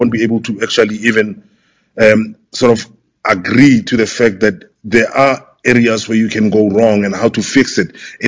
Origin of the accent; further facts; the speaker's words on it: Pretoria, Gauteng, South Africa; Okay, basically, I grew up in Pretoria, in Gauteng.